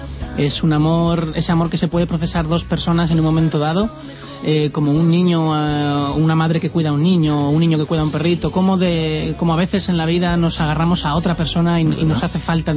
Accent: Aragon, Spain; yo creo que soy aragonés y muy involucrado directamente con mi tierra. Adoro Teruel, adoro mi familia, mis principios, mis costumbres

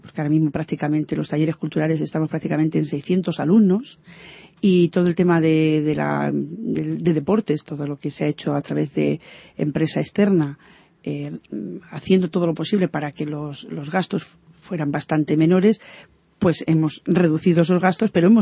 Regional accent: Ciempozuelos, Community of Madrid, Spain; yo me siento española, creo que los ciempozuelos, la gran mayoría de ellos son españoles

